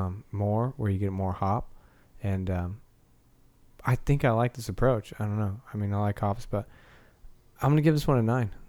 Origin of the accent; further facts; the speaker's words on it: United States; I think maybe I'm too American for it.